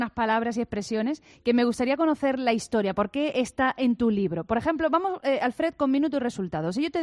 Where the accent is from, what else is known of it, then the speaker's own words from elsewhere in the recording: Álora, Andalusia, Spain; Yo soy de Álora. Soy de Álora.